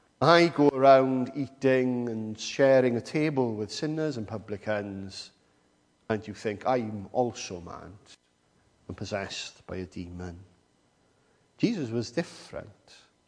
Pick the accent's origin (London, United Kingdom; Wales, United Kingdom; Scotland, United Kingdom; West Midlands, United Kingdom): Wales, United Kingdom; I mean, as Welsh people, nothing better than a bit of lamb.